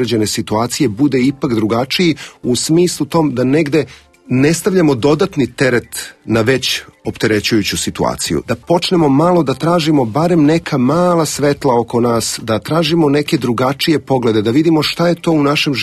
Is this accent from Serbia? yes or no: yes; Serbia; ja sam iz Srbije i na mene je ova knjiga snažno uticala